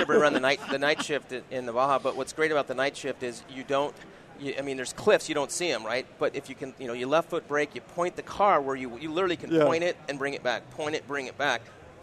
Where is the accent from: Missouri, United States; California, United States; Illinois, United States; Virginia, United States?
California, United States; Valencia; it's obviously Arizona, not L.A., but I grew up in Valencia and SoCal.